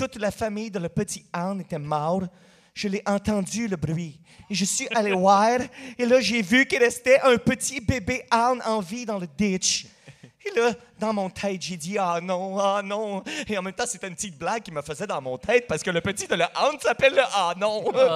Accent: Limoges, Ontario, Canada; born there; Moi, je suis franco-ontarien. ça veut dire que je suis né dans le Franco-Ontario. J'étais né dans la ville de Limoges, en Ontario.

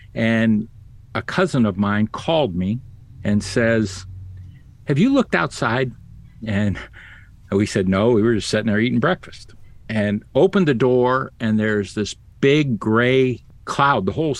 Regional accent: Ohio, United States; Growing up in Ohio, like you guys

